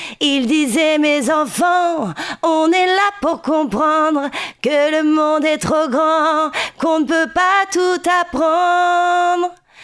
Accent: Grand Est, France; moved away as an adult; now in Deux-Sèvres, France; Alors, je tiens à préciser quand même, je suis originaire d'Alsace. Je suis alsacienne de naissance. Et ça fait maintenant, si je calcule bien, 23 ans que je suis dans les Deux-Sèvres. Je m'y sens bien.

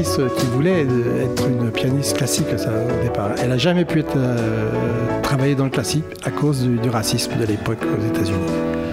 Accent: Versailles, Île-de-France, France; born there; now in Saintes, France; Non, moi je suis né à Versailles.

